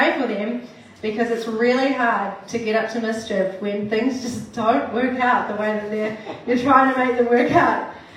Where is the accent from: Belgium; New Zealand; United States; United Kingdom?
New Zealand; Auckland; born there; I was born in South Auckland. I am a pastor's kid, the oldest of three. I grew up in the church.